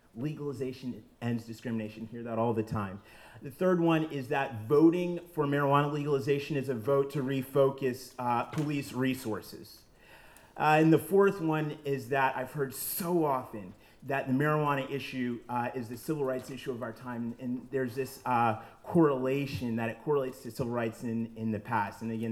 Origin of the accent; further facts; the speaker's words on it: Washington, District of Columbia, United States; I'm from Washington, D.C.